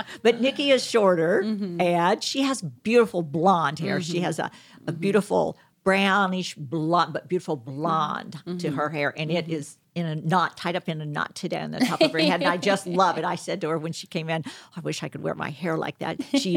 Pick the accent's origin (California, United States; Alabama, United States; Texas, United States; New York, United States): Texas, United States; I call them bangs because mm-hmm. I'm from Texas.